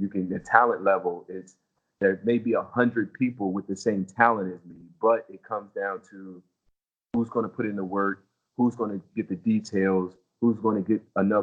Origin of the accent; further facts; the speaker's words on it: United States; You know, as an American, we have sort of an advantage when it comes